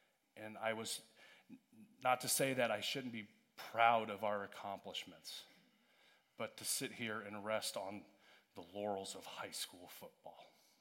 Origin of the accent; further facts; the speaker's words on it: Aledo, Texas, United States; So growing up in Aledo, what did every boy want to be? He wanted to be an Aledo Green Dragon.